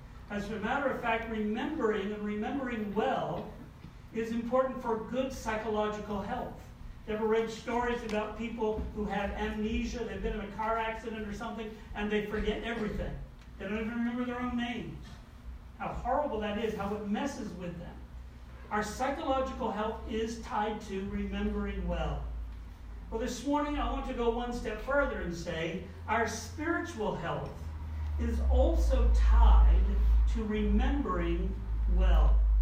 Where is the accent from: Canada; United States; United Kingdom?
Canada; Hartland, New Brunswick; If you've ever visited my hometown in Hartland, New Brunswick, this is the longest covered bridge in the world.